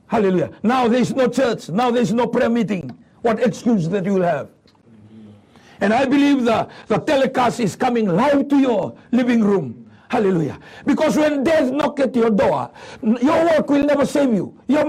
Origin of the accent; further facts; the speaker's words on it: Fiji; they saw my driving license that I'm from Fiji. I'm a pastor.